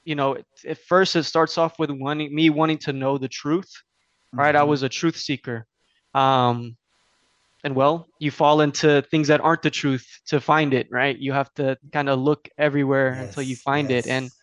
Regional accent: Los Angeles, California, United States; I grew up in Los Angeles with the internet era and a lot of liberalism around.

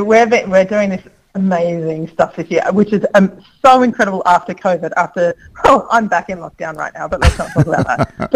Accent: Sydney, New South Wales, Australia; I'm from Sydney, and I was flying back into Sydney after 3 years in Siberia

